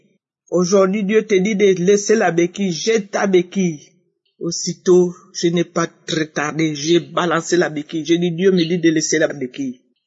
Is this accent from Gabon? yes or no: yes; Gabon; une maman gabonaise, vivant précisément à Libreville.